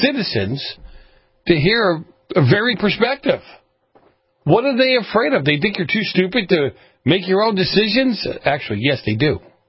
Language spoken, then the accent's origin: English; Boston, Massachusetts, United States; I grew up in Boston, Miss Little Miss Y'all.